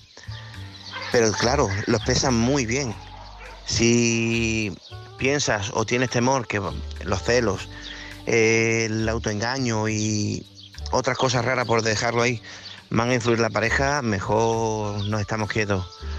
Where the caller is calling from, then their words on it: Badajoz, Extremadura, Spain; de Badajoz.